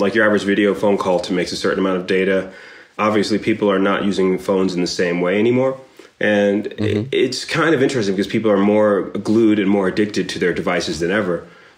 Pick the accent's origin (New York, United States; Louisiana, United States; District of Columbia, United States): District of Columbia, United States; Washington; I grew up in Washington, D.C.